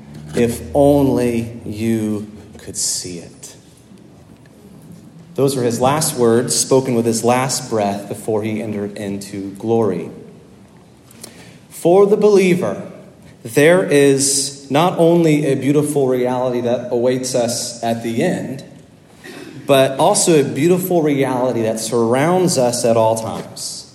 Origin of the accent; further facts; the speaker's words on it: Florida, United States; was a little boy growing up in Central Florida, my dad was the rector of a mid-sized Episcopal church there.